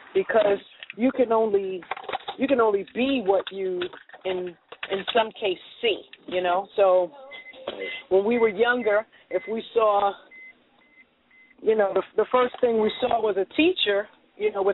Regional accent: Brooklyn, New York, United States; I mean, you're in that area, and I grew up in Brooklyn.

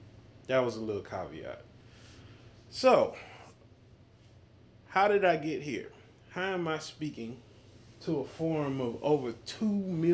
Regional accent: Houston, Texas, United States; I was born and raised in Houston, Texas. Lived here all most of my life.

